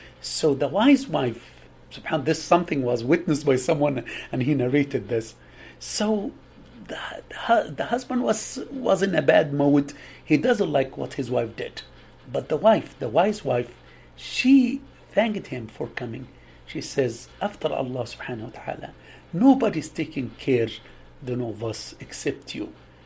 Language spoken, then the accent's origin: English; Egypt; I'm Egyptian